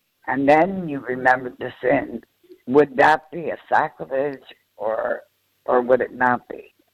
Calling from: New Jersey, United States; I'm from New Jersey.

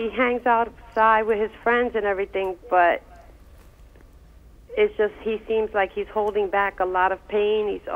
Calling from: Jersey City, New Jersey, United States; Jersey City.

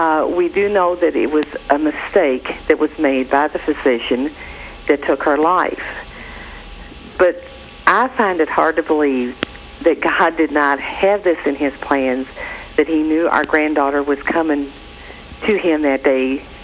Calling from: Louisville, Kentucky, United States; I'm calling from Louisville, Kentucky.

